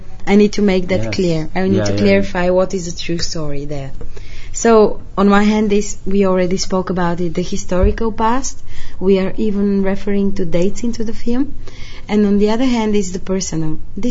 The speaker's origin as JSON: {"language": "English", "country": "Bulgaria", "second_language": "English", "said": "happens between 1979 and 1994 in my home country, Bulgaria."}